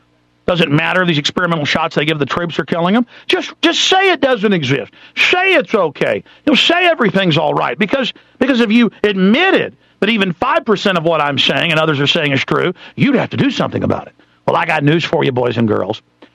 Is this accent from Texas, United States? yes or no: yes; Texas, United States; I grew up in Texas and born in Texas, and people let you in traffic, and I still do it